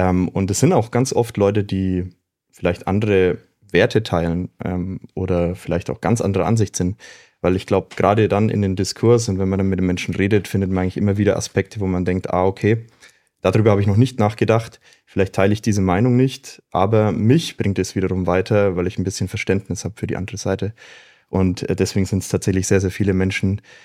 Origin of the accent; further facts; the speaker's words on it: Bavaria, Germany; born there; accent: Franconian; gebürtiger Franke. Man wird es wahrscheinlich hören, kann ich nicht verstecken, muss ich aber auch nicht.